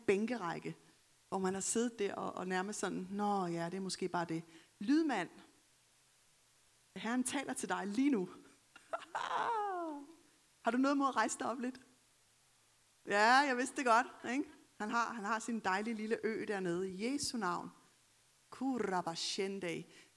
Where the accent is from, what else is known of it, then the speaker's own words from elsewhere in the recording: Capital Region of Denmark, Denmark; vi voksede op i Storkøbenhavn